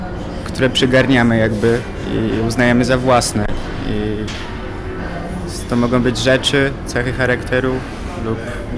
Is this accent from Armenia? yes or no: yes; Armenia; Polish is a second language; sam jestem obcokrajowcem, na przykład miałem wczoraj takie doświadczenie. Przechodziłem przez park, rozmawiałem z kolegą po ormiańsku, jestem z Armenii